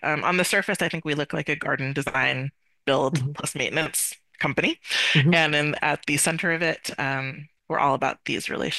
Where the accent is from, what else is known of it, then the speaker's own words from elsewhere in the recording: Palo Alto, California, United States; I was born here in the Bay Area in Palo Alto, and grew up with my mom and dad and younger brother, and in many ways had a very, very typical suburban California childhood.